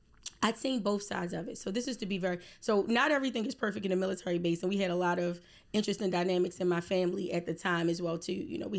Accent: Baltimore, Maryland, United States; Baltimore. I'm from Baltimore. I'm serious about it. East Baltimore, to be exact. I was born in West Baltimore, but I grew up in East Baltimore.

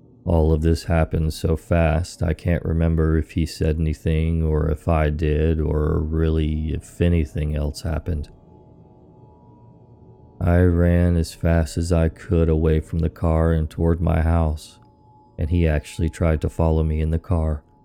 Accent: Florida, United States; moved away; I drove from where I grew up in Central Florida all the way into the middle of Arkansas, in its capital city of Little Rock.

